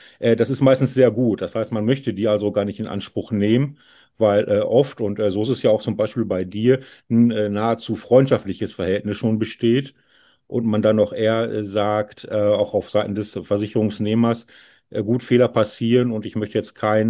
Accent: Dortmund, North Rhine-Westphalia, Germany; ich komme aus Dortmund, inzwischen schon 44 Jahre alt

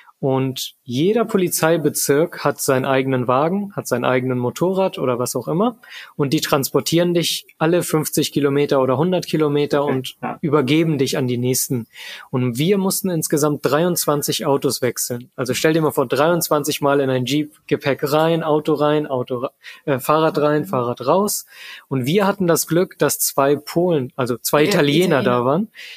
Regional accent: Germany; Ich bin Deutscher.

